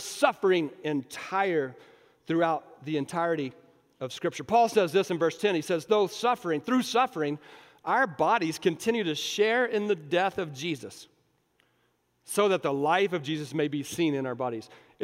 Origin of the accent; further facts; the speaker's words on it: United States; I'm just telling you, as an American believer, that made no sense to me, because I'm an American believer.